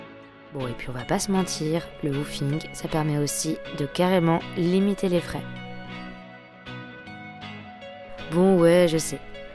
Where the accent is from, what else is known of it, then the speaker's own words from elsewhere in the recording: Brest, Brittany, France; Je viens de Brest.